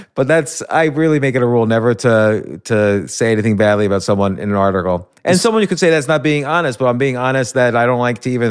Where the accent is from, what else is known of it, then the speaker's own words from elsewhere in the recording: New York, United States; born there; I was born in New York.